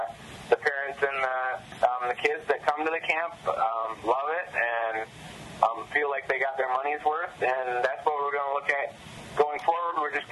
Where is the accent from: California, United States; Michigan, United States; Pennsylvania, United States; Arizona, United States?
Michigan, United States; I'm from Michigan.